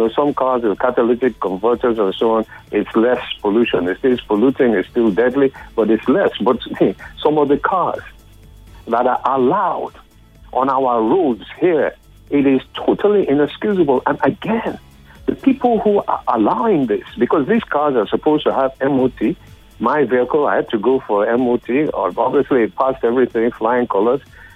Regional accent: Lagos, Nigeria; I grew up in Lagos. I was born in Lagos. I was born near what we call Trafalgar, Lagos Square. It was called the Race Course.

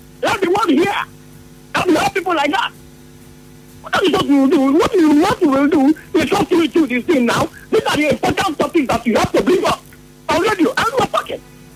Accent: Akpabo, Nigeria; I am APC. I am from Akpabo. My wife, who is a staff of my local government, is from Akpabo.

